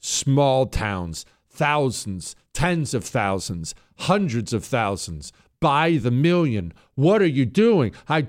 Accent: New York City, New York, United States; born there; I was born in New York City.

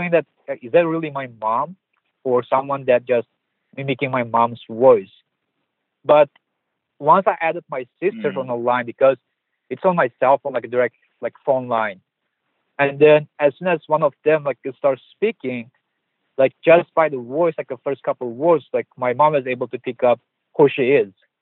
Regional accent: Wuljia, Xinjiang, China; there is like 3-digit area code, like which is my hometown of Wuljia.

